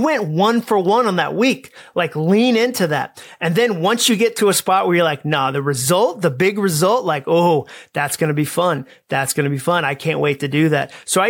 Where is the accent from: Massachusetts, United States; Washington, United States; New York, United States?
Massachusetts, United States; I mean, I grew up in Massachusetts. That means very if you didn't grow up in Massachusetts.